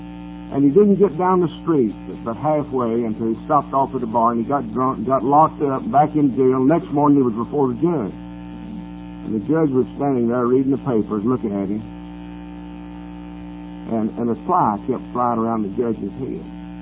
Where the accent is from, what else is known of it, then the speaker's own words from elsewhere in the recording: North Carolina, United States; I was born up in North Carolina in a little mill town. Textile village, they call it today, but it was a mill town when I grew up in 1930, in the 30s and 40s.